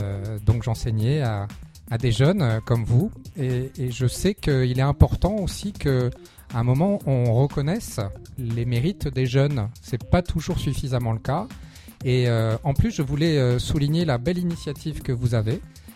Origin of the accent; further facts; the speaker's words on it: La Rochelle, Nouvelle-Aquitaine, France; je suis né à La Rochelle, j'ai toujours vécu dans cette ville que j'adore. Et je connais bien le quartier de Mireuil puisque j'ai vécu les 14 premières années de ma vie au Lincoln, qui n'est pas loin.